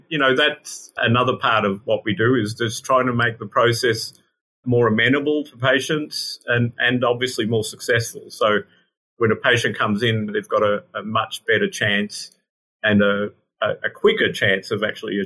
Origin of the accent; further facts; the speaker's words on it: Melbourne, Victoria, Australia; So growing up in Melbourne, I did my studies in science